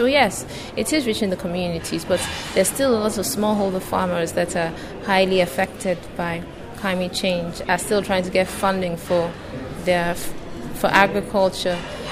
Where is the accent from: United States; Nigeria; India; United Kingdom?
Nigeria; I'm from Nigeria.